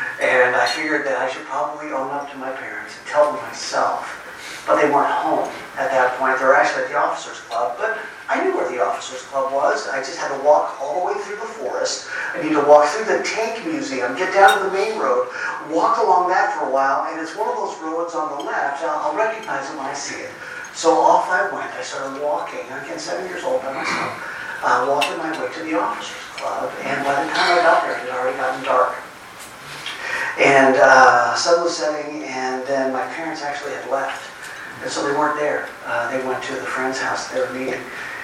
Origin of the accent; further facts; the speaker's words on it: Seattle, Washington, United States; But I came here from the Pacific Northwest, Seattle, Washington, to be exact. And I moved across the country almost 5 years ago